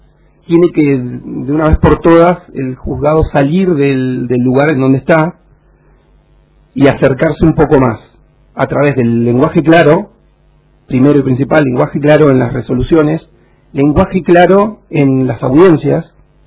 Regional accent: Comodoro Rivadavia, Chubut, Argentina; born there; now in Sarmiento, Argentina; Yo nací en Comodoro en 1982, el 4 de mayo, y hace 7 años que estoy en Sarmiento.

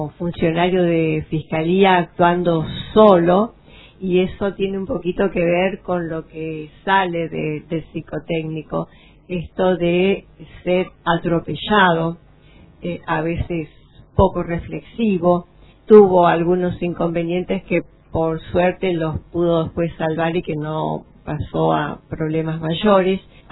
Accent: Esquel, Chubut, Argentina; Yo que soy de Esquel

